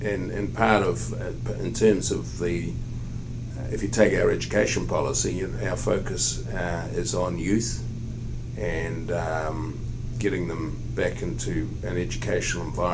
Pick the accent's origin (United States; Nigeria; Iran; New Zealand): New Zealand; Hawke's Bay; also born or lived in Wellington; I'm from Hawke's Bay. I grew up on a farm. Three brothers, four sisters. Went to university in Christchurch